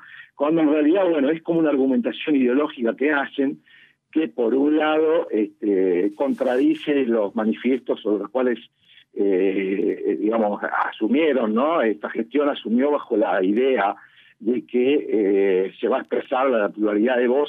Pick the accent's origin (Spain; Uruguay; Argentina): Argentina; nosotros somos judíos argentinos comprometidos con la sociedad argentina